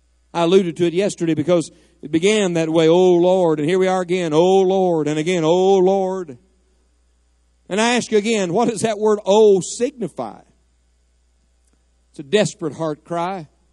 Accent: West Virginia, United States; Reminds me a lot of my home state of West Virginia, mountainous country and just common people and good folks.

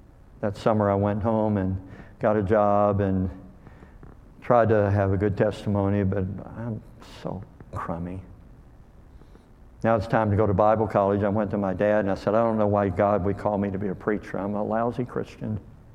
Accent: LaGrange, Kentucky, United States; I was from LaGrange.

